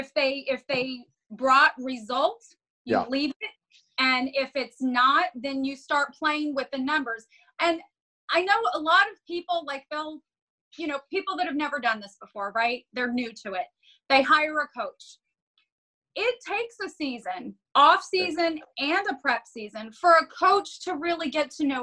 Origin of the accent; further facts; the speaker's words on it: Texas, United States; I like protein. I'm a Texan.